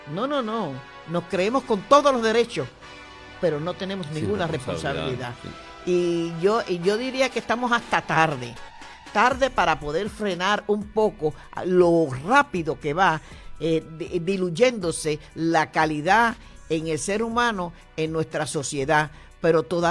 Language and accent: Spanish; Dominican Republic; now in United States; tú sabes que yo soy dominicana, no sé si tú lo sabías. En un momento dado, casi a los 30 años más o menos de vivir aquí